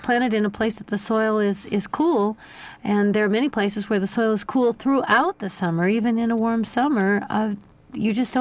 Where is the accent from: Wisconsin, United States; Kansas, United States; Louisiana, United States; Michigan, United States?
Wisconsin, United States; also born or lived in Iowa / Illinois; now in Fairbanks, United States; Since I grew up in Wisconsin, Iowa, and Illinois, you know, corn has a special meaning to me